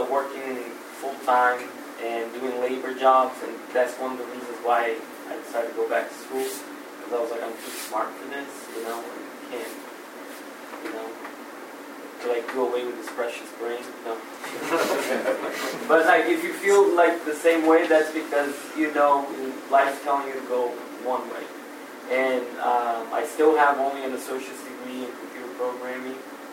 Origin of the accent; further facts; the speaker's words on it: Fall River, Massachusetts, United States; also born or lived in Brazil; I grew up here in Fall River. I'm originally from Brazil.